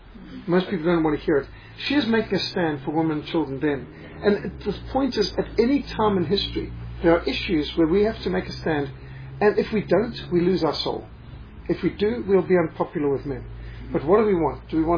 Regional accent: Zimbabwe; even though I was in my heart and soul Rhodesian

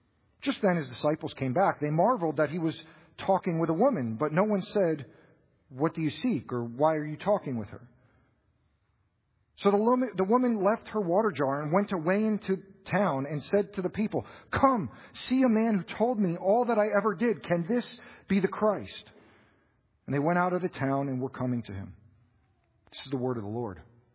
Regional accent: Florida, United States; Now, growing up in Florida, where it's hot year round, we indeed know what it is to be thirsty.

